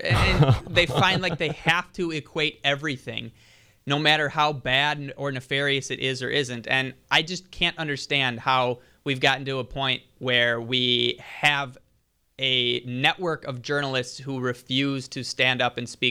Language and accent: English; Germantown, Wisconsin, United States; recently, Germantown, my hometown, has been in the news for a pride display that was put up at the library.